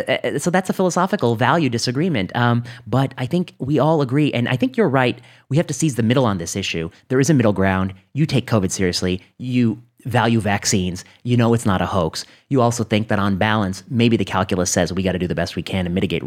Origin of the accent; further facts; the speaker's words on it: Indiana, United States; you know, I grew up in Northwest Indiana. And so I have, I think, a tremendous affinity for middle America and what it's like in some of these communities.